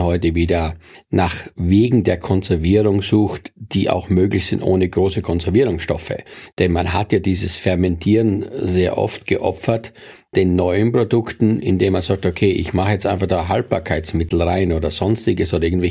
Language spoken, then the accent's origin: German; Styria, Austria; Also St. Stephan ist größer, aber da, wo ich aufgewachsen bin, das war ja etwas abgelegen, das waren 4-5 Häuser.